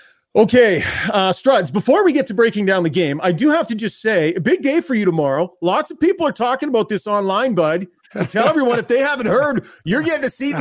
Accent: St. Albert, Alberta, Canada; I grew up with Kyle in St. Albert's.

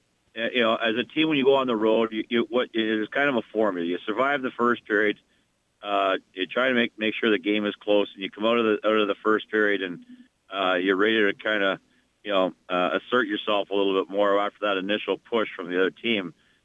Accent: Canada; being Canadian, I never really looked up to the American college hockey coaches

